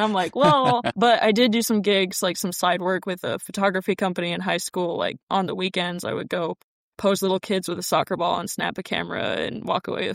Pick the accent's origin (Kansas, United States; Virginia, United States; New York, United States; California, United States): California, United States; Temecula; So growing up in Temecula, it's a pretty nice area.